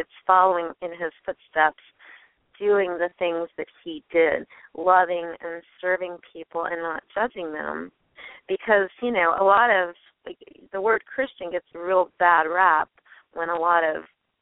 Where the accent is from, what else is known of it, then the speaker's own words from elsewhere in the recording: Cincinnati, Ohio, United States; because I'm from Cincinnati, which is not too far away.